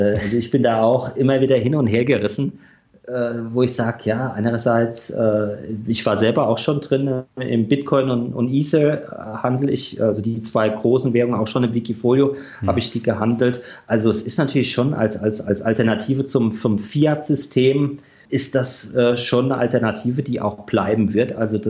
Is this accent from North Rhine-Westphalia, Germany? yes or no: yes; Düsseldorf, North Rhine-Westphalia, Germany; ich komme ja auch aus Düsseldorf, da haben wir auch die eine oder andere gute Rockkneipe